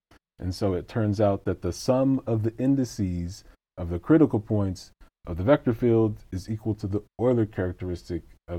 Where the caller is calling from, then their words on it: Los Angeles, California, United States; I am joining you from Los Angeles, currently in my office at Loyola Marymount University